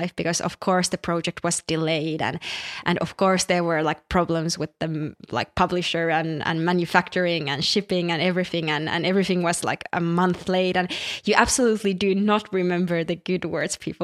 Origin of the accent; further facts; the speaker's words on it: Finland; because I come from Scandinavia or Finland, it would be a red-haired little girl